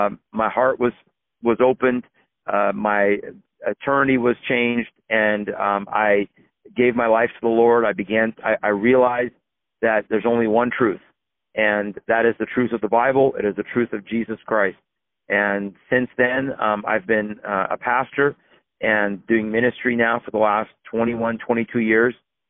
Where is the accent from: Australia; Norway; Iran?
Iran; moved away; I was born in Iran, born into a Muslim family. My mom's side was very devout, very fundamental. And we fled Iran